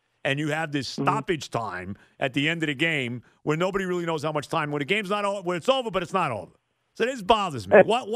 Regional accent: United States; I grew up in the United States, you know, I'm a baseball, football, basketball, you know, all of that kind of guy, okay?

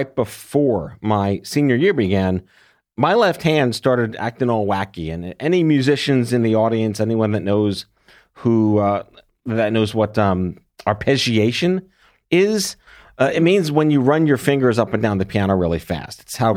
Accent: New York, United States; I was born and raised in New York.

